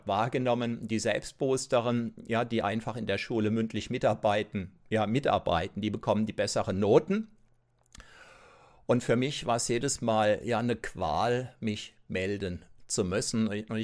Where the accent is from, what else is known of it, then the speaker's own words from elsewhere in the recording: Kaiserslautern, Rhineland-Palatinate, Germany; ein kostenloser Infoabend in meiner Heimatstadt Kaiserslautern damals angeboten